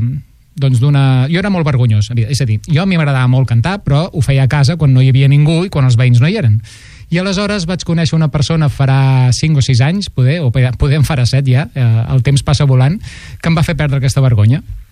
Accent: Sant Quirze del Vallès, Catalonia, Spain; sóc de Sant Quirze del Vallès, noi.

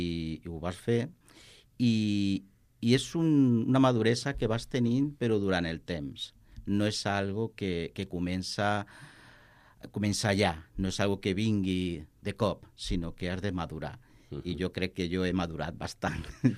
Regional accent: Viladecans, Catalonia, Spain; now in Vilafranca del Penedès, Spain; Jo soc fill de Viladecans, uh-huh. I estic actualment en Vilafranca del Penedès.

